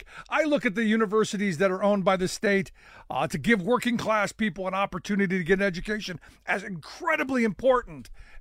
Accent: Pennsylvania, United States; how important I think the Pennsylvania state system of higher education is for working people in my home state

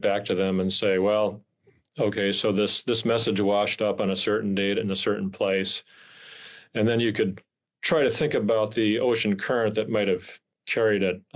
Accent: Rhinelander, Wisconsin, United States; now in Woods Hole, United States; So I'm in Woods Hole, Massachusetts, which is located on Cape Cod. But I grew up in Rhinelander, Wisconsin, so I'm used to kind of long winters and, you know, snow that actually sticks.

